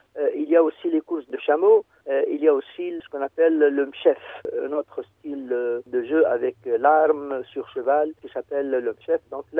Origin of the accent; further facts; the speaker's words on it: Tunisia; chez nous en Tunisie, le mariage traditionnel surtout se base sur les jeux